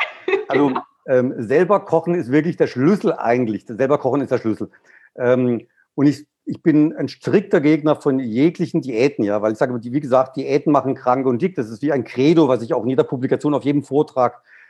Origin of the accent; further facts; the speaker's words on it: Baden-Württemberg, Germany; Ich komme jetzt aus dem Schwarzwald